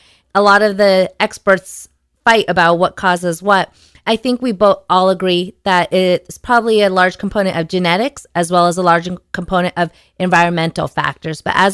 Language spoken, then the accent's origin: English; San Diego, California, United States; I'm California homegrown. I was born and raised in California. I did most of my grade school when I was in San Diego.